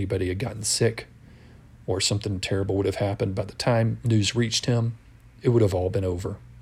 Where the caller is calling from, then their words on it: Albuquerque, New Mexico, United States; I'm recording this from Albuquerque, New Mexico